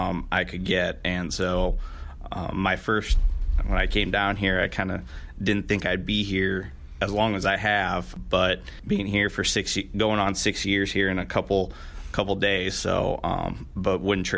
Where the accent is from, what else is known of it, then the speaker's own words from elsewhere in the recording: Illinois, United States; also born or lived in Iowa / Wisconsin; that I'm not from the South. So I'm originally from Illinois, went to undergrad at Coe College in Iowa